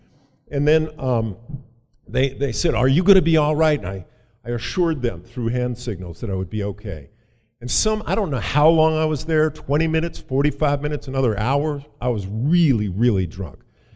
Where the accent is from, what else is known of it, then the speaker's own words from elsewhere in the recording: New Jersey, United States; asleep in our beautiful suburban home, I would say lower middle class house in suburban New Jersey. We're Irish Catholic, CIA, Catholic Irish alcoholic.